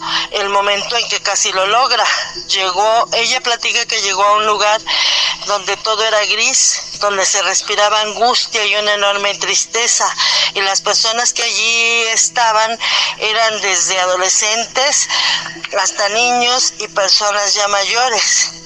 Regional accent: Mexico City, Mexico; de la Ciudad de México

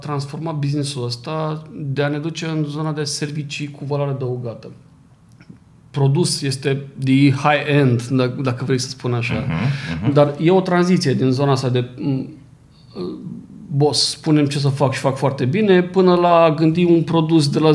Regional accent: Vaslui, Vaslui County, Romania; eu sunt din Vaslui și părinții mei au lucrat toată viața la textila Vaslui.

